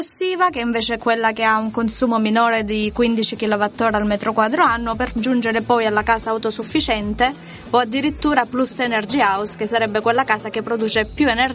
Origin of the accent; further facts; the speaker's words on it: Apulia, Italy; Oppure, per fare un altro esempio, vi è il trullo pugliese.